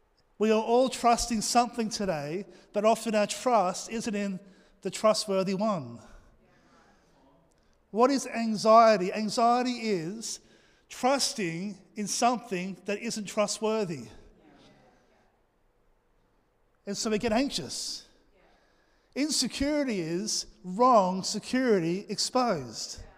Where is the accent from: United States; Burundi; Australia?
Australia; Now, being an Aussie laid-back thing, I'm trying to train my son in the ways of honour.